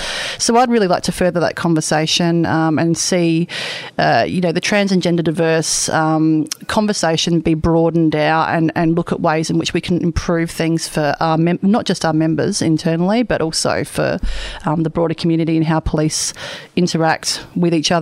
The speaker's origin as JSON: {"language": "English", "region": "South Australia", "country": "Australia", "said": "I'm actually originally from South Australia. So I've been in the state for about 7 years"}